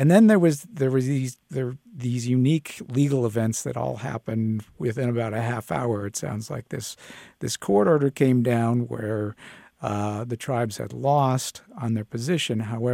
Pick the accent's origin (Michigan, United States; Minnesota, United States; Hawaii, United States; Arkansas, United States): Minnesota, United States; Duluth; I grew up here in Duluth, I'm a member of the … I got out to Washington.